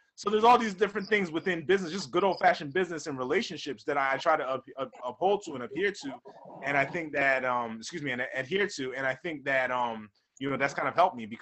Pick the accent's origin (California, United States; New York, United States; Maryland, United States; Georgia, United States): Maryland, United States; Baltimore; because I grew up in the U.S. I grew up in Baltimore.